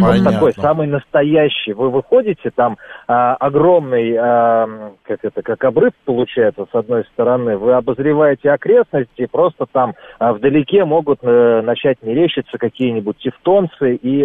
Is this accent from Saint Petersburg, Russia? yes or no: yes; Saint Petersburg, Russia; и внезапно я петербуржец.